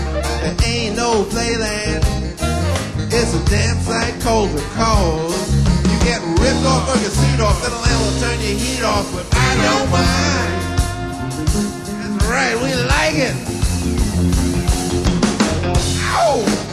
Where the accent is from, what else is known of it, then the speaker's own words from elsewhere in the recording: New York City, New York, United States; You know, we're all from New York City.